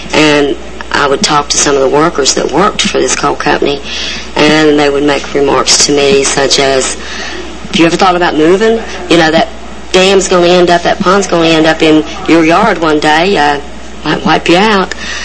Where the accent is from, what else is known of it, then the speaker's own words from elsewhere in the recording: Marfork, West Virginia, United States; I'm from Coal River, West Virginia, originally from Marfork.